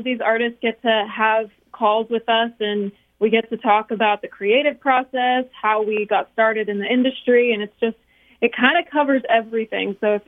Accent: Weyburn, Saskatchewan, Canada; is a song that I wrote about my hometown, Weyburn, Saskatchewan.

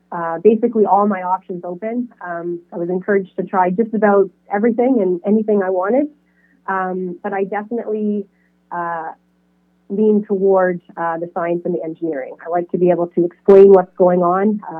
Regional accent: Deep River, Ontario, Canada; And it was back home for me. I grew up in Deep River

